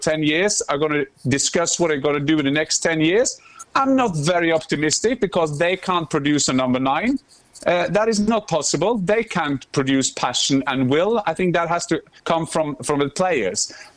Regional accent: Norway; I'm from Norway. We actually use ski to go to job, but I've never heard someone walking on skis.

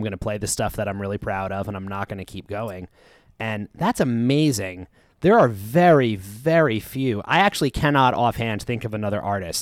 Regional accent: Long Island, New York, United States; I think when I was a kid, I grew up on Long Island.

